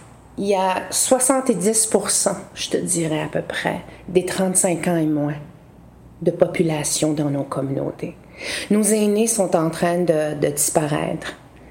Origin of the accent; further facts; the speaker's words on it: Maliutenam, Quebec, Canada; now in Montreal, Canada; Je viens de Maliutenam. Ça fait 35 ans que j'habite à Montréal.